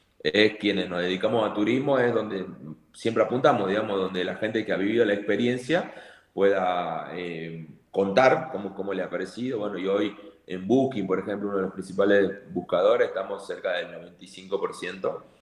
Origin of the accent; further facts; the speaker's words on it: Tafí Viejo, Tucumán, Argentina; soy de Tafí Viejo, del interior, una ciudad que está a 10 kilómetros de San Miguel de Tucumán, provincia de Tucumán.